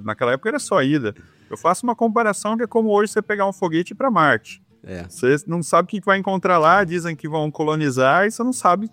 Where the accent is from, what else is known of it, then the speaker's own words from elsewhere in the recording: Brazil; Sou brasileiro, apesar desse nome.